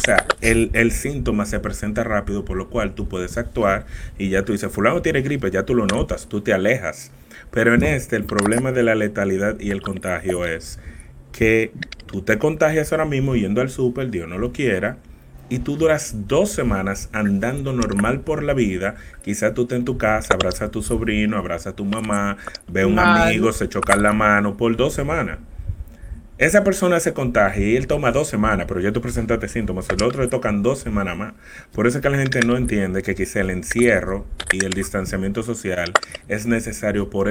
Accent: Dominican Republic; Sorry, somos dominicanos, nos gusta cruzón del vecino y coger azúcar y tomar café con el vecino

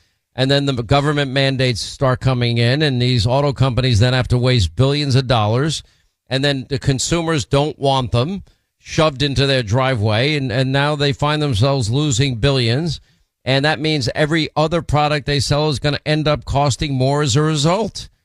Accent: Florida, United States; the Supreme Court decision in the state of Florida, my home state

